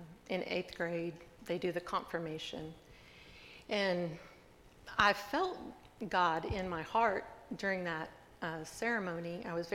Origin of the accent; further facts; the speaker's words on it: Wichita, Kansas, United States; also born or lived in Topeka; I was born in Topeka, Kansas, but I was raised in Wichita, Kansas.